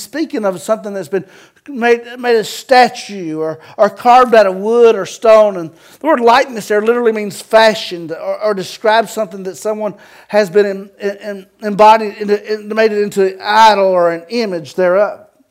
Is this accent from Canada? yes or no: no; the South, United States; But see, we're all from the South, and we communicate different ways at times, you know.